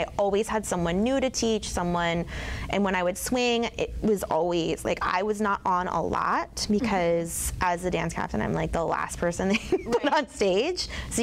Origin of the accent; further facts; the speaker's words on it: Fort Washington, Maryland, United States; And he is from Annapolis, and I'm from Fort Washington.